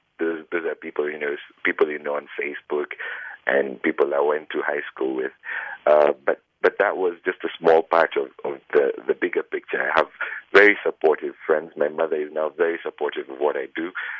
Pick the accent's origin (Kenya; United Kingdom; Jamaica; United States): Kenya; Yes, I grew up in Kenya.